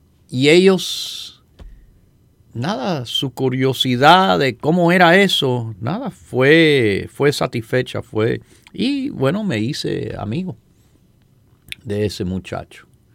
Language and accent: Spanish; California, United States; Spanish is a second language; Yo nací en este país de padres hispanos, sí, pero nacido y criado en ambiente que, mire, yo viví en California, donde en la escuela entera, donde yo estaba, habían dos muchachos hispanos